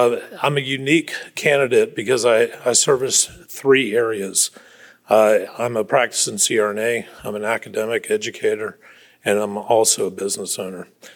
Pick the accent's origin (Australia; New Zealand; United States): United States; Virginia; I'm from Virginia.